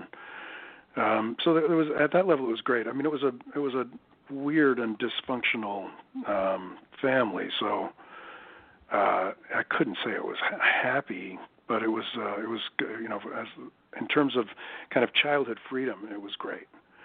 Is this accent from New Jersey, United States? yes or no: yes; Cedar Grove, New Jersey, United States; born there; Born in New Jersey many, many, many years ago. A little town called Cedar Grove, a little post-World War II neighborhood where all the houses were built from the same blueprints.